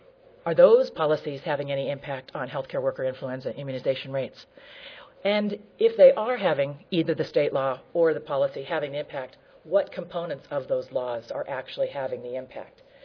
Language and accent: English; Ohio, United States; I'm now a local health department director in Mahoning County, Ohio. It is my hometown.